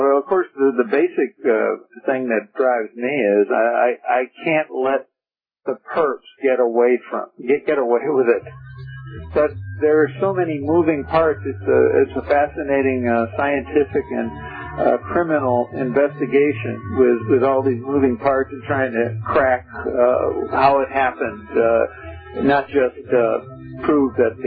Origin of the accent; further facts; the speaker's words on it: Wisconsin, United States; moved away as an adult; I grew up in Wisconsin, so I left when I got out of school.